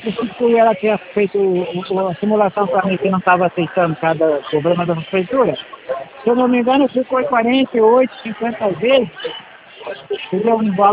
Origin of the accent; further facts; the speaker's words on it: Rio de Janeiro, Brazil; Eu sou aqui do Rio.